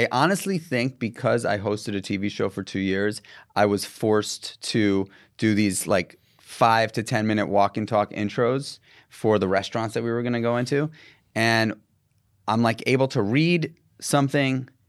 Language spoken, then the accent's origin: English; New York City, New York, United States; First of all, I'm born and raised in New York City again.